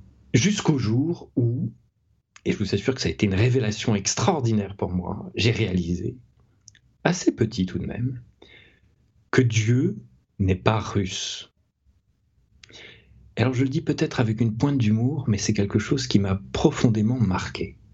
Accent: France; Je suis français, mais je suis né d'un père russe. Et pour cela, j'ai été à la naissance baptisé orthodoxe.

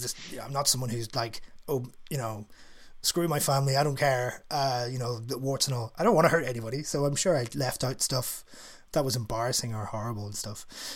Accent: Ireland; now in London, United Kingdom; Because the column is about parenting and family and being Irish in London and all those things.

